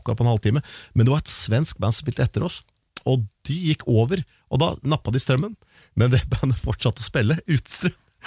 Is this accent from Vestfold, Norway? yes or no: yes; Larvik, Vestfold, Norway; Spektakelfestivalen hjemme i Larvik. Det jo vår hjemmebane